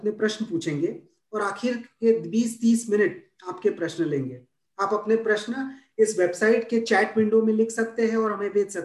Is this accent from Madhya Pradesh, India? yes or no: no; Mumbai, Maharashtra, India; मैं मुंबई से हूं